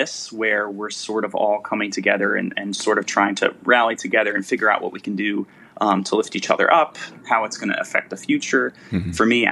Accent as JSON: {"language": "English", "region": "Delaware", "country": "United States", "tie": "born or raised there", "said": "So I grew up in Delaware."}